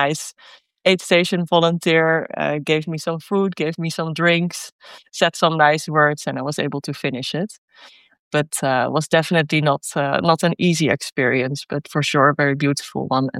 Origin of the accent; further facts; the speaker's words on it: Netherlands; English is a second language; I'm a runner from the Netherlands.